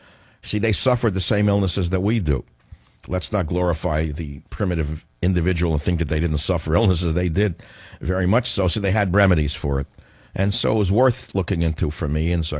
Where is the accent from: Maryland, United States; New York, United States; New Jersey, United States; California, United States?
New York, United States; And remember, I come from New York where there are many races